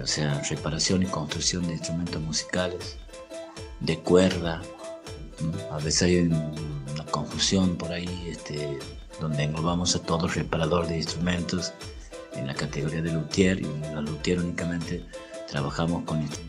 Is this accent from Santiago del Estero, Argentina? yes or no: yes; Santiago del Estero, Argentina; soy de Santiago del Estero Capital.